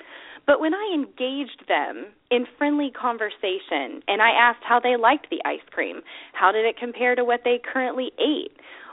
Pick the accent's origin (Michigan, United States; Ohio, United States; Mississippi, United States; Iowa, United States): Ohio, United States; So, for example, I'm from Ohio.